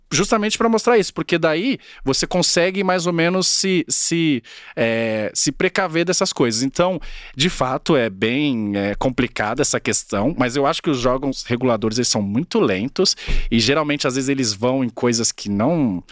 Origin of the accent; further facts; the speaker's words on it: São Paulo, Brazil; Não, mas eu não morei no Tatuapé, não cresci no Tatuapé, eu cresci na Patriarca, que é perto de Artur Alvim.